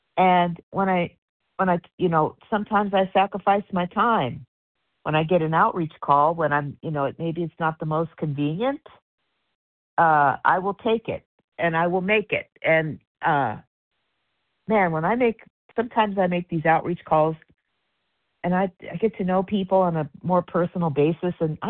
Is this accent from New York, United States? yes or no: no; Palmdale, California, United States; I am from Palmdale, California, which is in the county of Los Angeles.